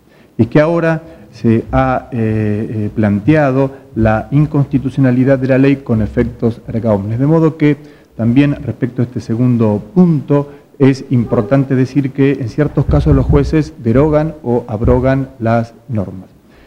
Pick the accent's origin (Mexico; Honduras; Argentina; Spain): Argentina; constitucionales el sistema argentino, no contar aquí la Constitución o la interpretación de la Constitución en mi país